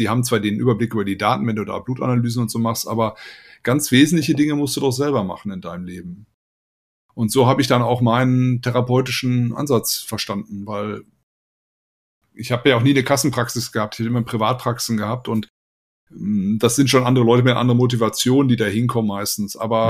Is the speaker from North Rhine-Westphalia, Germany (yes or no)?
yes; Soest, North Rhine-Westphalia, Germany; da stand ich bei mir in meiner Heimatstadt in Soest auf dem Marktplatz im Sommer und da war ich 24 ungefähr